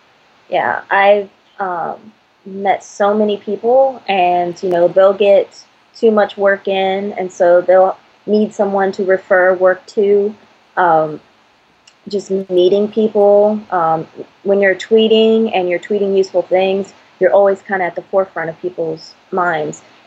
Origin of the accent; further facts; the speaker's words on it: Nashville, Tennessee, United States; I came from Nashville, and the biggest thing we have in Nashville is BarCamp